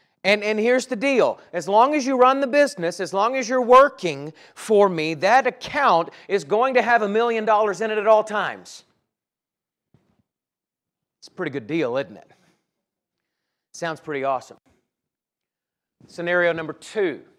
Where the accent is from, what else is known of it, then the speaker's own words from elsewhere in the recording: Alabama, United States; now in Denver, United States; I was born and raised in North Alabama.